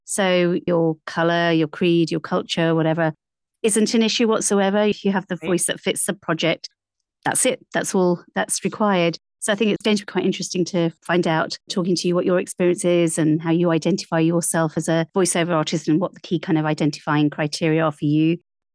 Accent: United Kingdom; I describe myself as a British female voiceover artist.

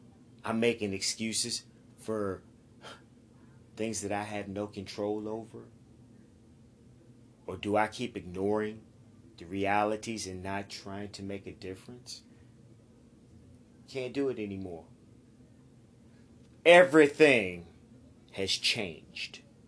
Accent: United States; I'm an American. I'm from the United States of America, the land of the milk and honey.

